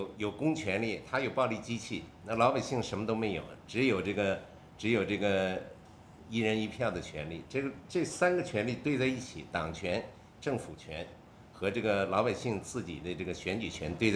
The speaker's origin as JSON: {"language": "Chinese", "town": "Harbin", "region": "Heilongjiang", "country": "China", "tie": "born or raised there", "said": "就是我的家乡哈尔滨有两个村已经搞过这个实验"}